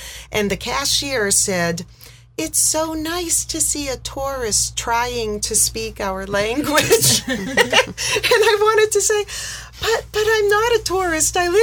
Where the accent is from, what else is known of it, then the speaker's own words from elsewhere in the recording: United States; accent: American; And I would experience discrimination routinely in shops as soon as they heard me speak because I had this American accent.